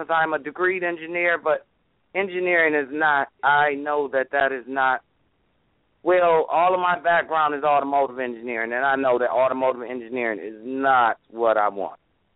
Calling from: Michigan, United States; I'm calling from Michigan.

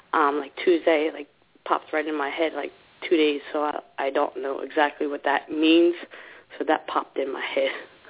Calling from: New Jersey, United States; from New Jersey.

